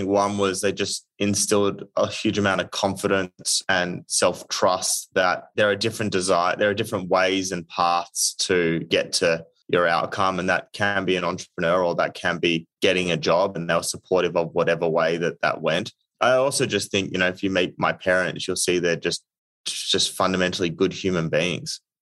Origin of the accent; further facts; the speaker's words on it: Australia; now in United States; And I think actually like being Australian, you know, like I got here to America